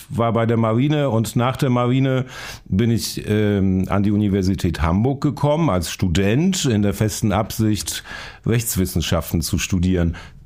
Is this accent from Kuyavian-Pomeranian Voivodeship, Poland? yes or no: yes; Bydgoszcz, Kuyavian-Pomeranian Voivodeship, Poland; moved away; Ich bin sehr mit Eisenbahn groß geworden, in meiner Heimatstadt, Nähe des Bahnhofs groß geworden, als das Bahnhofsviertel noch kein Problemstadtteil war in Bydgoszcz.